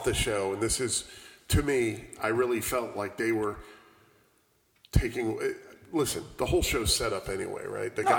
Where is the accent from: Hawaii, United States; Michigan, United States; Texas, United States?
Michigan, United States; I'm from Michigan, dude, and I was like, nah, I can't, nah.